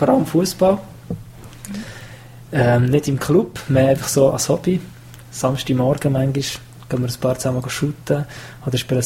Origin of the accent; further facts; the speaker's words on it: Bern, Switzerland; Also ich bin jetzt Bümplitz daheim in Bern und ich fühle mich derzeit daheim. Ich bin in Bern aufgewachsen